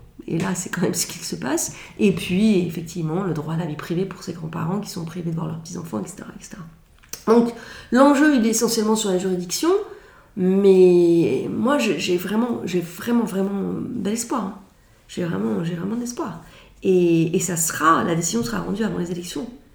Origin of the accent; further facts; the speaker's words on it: Grand Est, France; Moi, vous savez, c'est personnel, mais je viens de Lorraine.